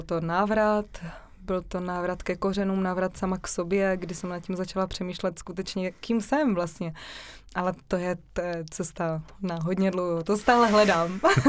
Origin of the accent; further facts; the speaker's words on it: Frýdek-Místek, Moravian-Silesian Region, Czechia; Tak já jsem z dolního, přímo ze staré cesty. Tam narodila jsem se tady ve Frýdku Místku, ale tam jsem vyrůstala a mám tam skvělou rodinu.